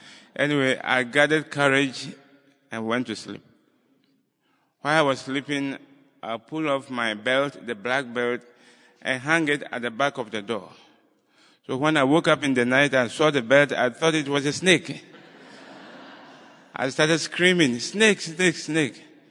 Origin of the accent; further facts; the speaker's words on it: Ghana; I come from Ghana in West Africa.